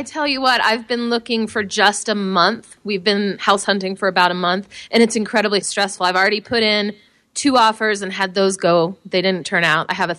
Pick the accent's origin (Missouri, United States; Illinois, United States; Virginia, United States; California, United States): Virginia, United States; Yeah, I grew up on Van Dorn and Franconia, the corner of that, and the townhouse is there.